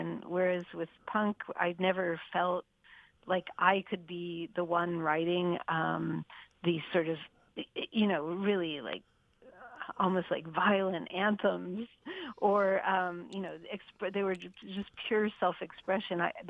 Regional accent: Pittsburgh, Pennsylvania, United States; Yeah, well, I grew up in Pittsburgh, and I think part of being from Pittsburgh, we were like an hour from West Virginia.

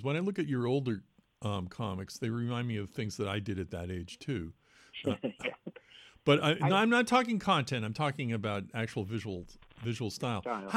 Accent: Massachusetts, United States; The interesting thing for me growing up, I grew up outside of Boston and Cambridge and Watertown

